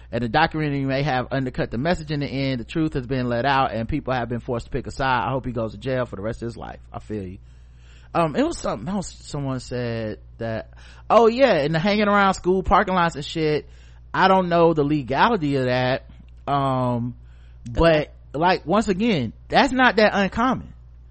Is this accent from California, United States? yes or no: no; Texas, United States; I grew up in Texas.